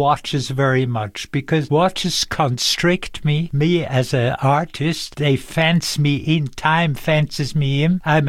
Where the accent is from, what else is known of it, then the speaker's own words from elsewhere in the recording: Dübendorf, Zurich, Switzerland; English is a second language; Okay, I grew up in a little place called Dübendorf, but Dübendorf was the first of official airport of Zurich, and my father had a farm there, and I grew up close to the airport.